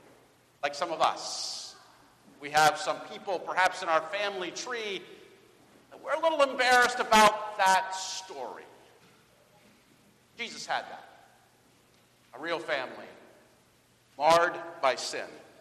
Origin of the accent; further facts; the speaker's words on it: Wilkinsburg, Pennsylvania, United States; People ask me, where are you from? I tell them, Wilkinsburg. They have no idea where that is. So I say, usually, they don't know Wilkinsburg. Just outside Pittsburgh.